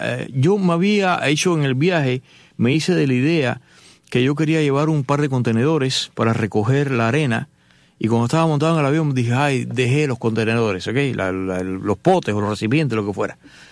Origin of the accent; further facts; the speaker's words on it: Cuba; moved away; Yo fui ahí a Santa Efigenia porque yo no sabía cuándo iba a regresar a Cuba. No pasó en ese momento, pasó años después y nunca más he vuelto.